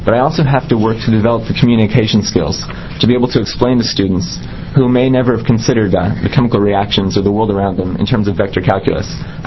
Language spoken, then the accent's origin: English; Pendleton, Oregon, United States; Definitely different than my experience in Corvallis or my hometown of Pendleton.